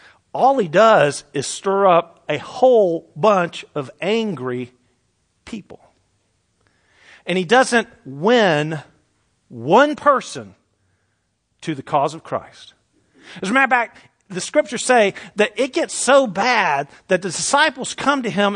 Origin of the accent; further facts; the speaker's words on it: East Point, Georgia, United States; I go back to my hometown of East Point, Georgia.